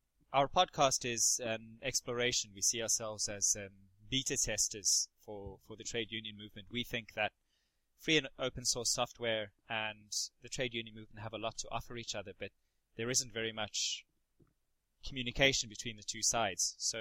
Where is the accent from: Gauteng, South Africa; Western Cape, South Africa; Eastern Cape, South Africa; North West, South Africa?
Western Cape, South Africa; Cape Town; now in Glasgow, United Kingdom; I'm from Cape Town, and I worked with the big South African trade union federation, KUSATU, as well as some of the other smaller unions. I've been living in Scotland for 6 years